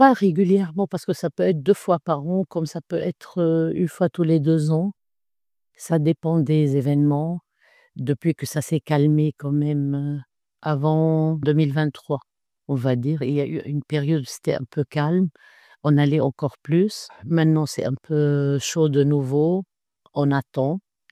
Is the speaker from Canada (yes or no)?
no; Beirut, Beirut Governorate, Lebanon; French is a second language; moved away as an adult; now in Paris, France; J'ai 59 ans. Je vis à Paris et je suis heureuse d'être là. Je suis née à Beyrouth. J'ai vécu jusqu'à l'âge de 24 ans. Et je suis venue en France en 1990 avec ma fille pour vivre en France définitivement.